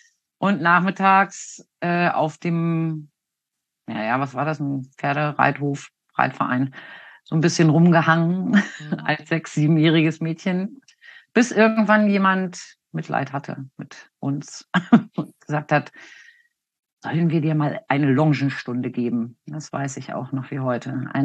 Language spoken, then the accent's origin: German; Lower Saxony, Germany; Ich komme aus dem Raum Hannover. Da bin ich 1972 geboren, im Juni am 13.